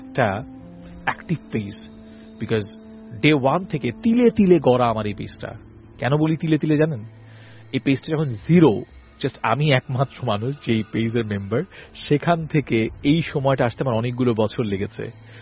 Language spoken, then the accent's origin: Bangla; Dhaka, Dhaka Division, Bangladesh; আমার বাড়ি মোহাম্মদপুরে, আমার ঢাকার মোহাম্মদপুরে, আমি এখানকার স্থানীয়।